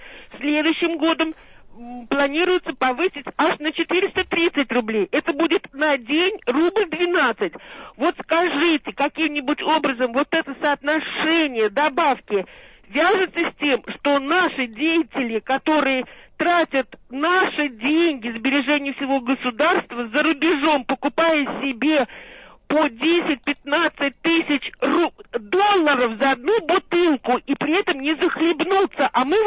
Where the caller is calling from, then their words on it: Dubna, Moscow Oblast, Russia; Я из Дубны